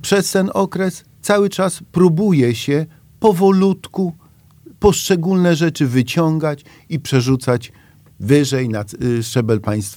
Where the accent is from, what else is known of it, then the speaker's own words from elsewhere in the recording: Stargard, West Pomeranian Voivodeship, Poland; to my, Stargardzianie, decydujemy o tym, jak będziemy rządzili